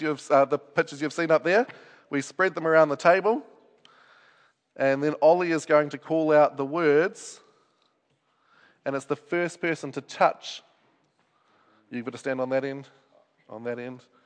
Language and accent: English; Ngaruawahia, Waikato, New Zealand; I come from Ngaruawahia